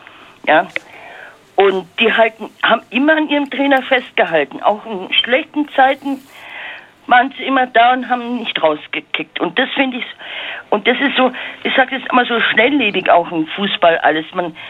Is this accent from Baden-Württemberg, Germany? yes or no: yes; Villingen-Schwenningen, Baden-Württemberg, Germany; ich komme aus Villingen in Schwenningen, das ist ja 60 Kilometer von Freiburg.